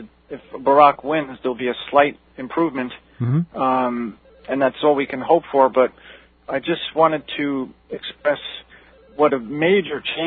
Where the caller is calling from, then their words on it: East Islip, New York, United States; Right now, I am in East Islip.